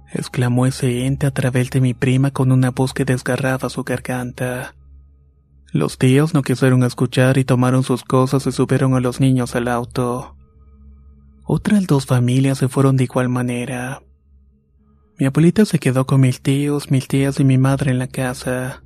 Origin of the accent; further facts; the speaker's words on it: Monterrey, Nuevo León, Mexico; Soy de Monterrey, Nuevo León